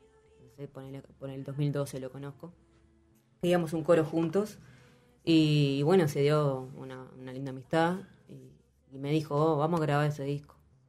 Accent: San José, Uruguay; now in Montevideo, Uruguay; cuando soy de San José, cuando vine a Montevideo, estudié un poco de guitarra ahí

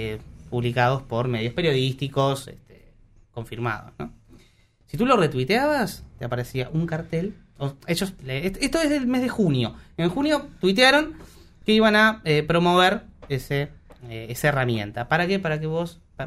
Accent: Uruguay; más que nada para nosotros que somos uruguayos.

